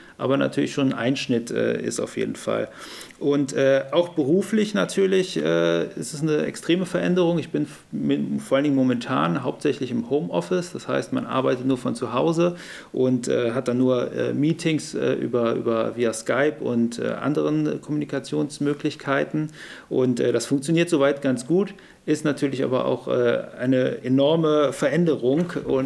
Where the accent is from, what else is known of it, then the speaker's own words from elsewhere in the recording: Rösrath, North Rhine-Westphalia, Germany; Wie schon gesagt, ich komme aus Rösrath, bin 29 Jahre alt und ich arbeite als Ingenieur in Köln